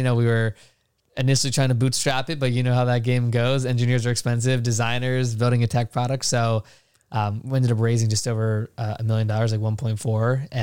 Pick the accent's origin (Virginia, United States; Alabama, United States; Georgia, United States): Virginia, United States; his name is JR Garaj, million subscribers, we're all from Virginia.